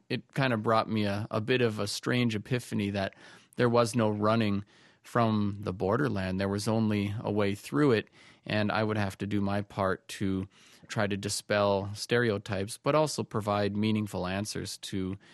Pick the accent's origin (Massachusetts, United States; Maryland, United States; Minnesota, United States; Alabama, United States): Minnesota, United States; Bemidji; I grew up in Bemidji, Minnesota, which is located right in between the three largest reservations in the state.